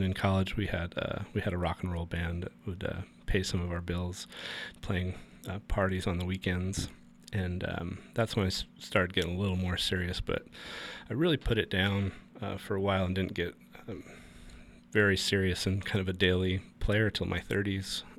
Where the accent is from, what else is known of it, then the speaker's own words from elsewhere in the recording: Cranberry Lake, New York, United States; Yes, I grew up in the Adirondack, foothills of the Adirondack Mountains, and way up northern New York, about a hour and change from the Canadian border in St. Lawrence County, a little town called Cranberry Lake.